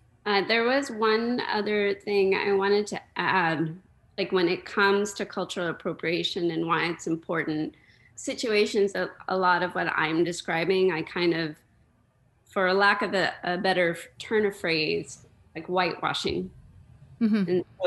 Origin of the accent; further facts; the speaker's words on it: Lubbock, Texas, United States; Because I grew up in Lubbock, Texas, and I didn't grow up in a big Indian community.